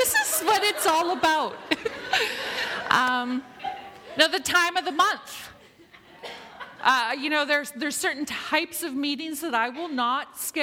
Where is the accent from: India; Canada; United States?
Canada; I think that we as Canadian women can relate to that, can we not?